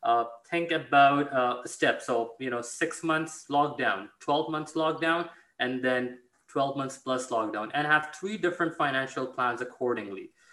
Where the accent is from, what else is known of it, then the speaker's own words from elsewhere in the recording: Karachi, Sindh, Pakistan; moved away as an adult; now in Canada; I'm originally from Pakistan. I grew up in Pakistan, Karachi. I moved to Canada when I was 18 to pursue my undergrad at McGill